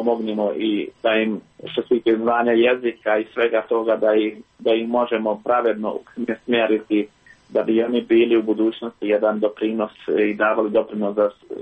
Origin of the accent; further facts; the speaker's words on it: Bosnia & Herzegovina; now in Sweden; Politika ovdje i politika kod nas dole ne može se koristiti stvarno. Ne da živim u Švedskoj.